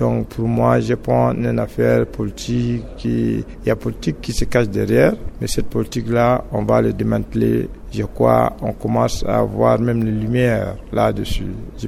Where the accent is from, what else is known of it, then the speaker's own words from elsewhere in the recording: Central African Republic; Moi, je suis centrafricain